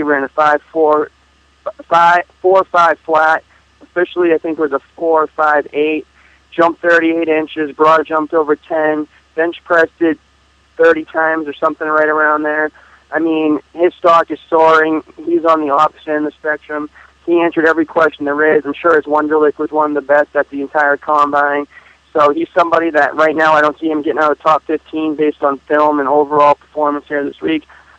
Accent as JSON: {"language": "English", "town": "Boston", "region": "Massachusetts", "country": "United States", "said": "I mean, I'm from Boston."}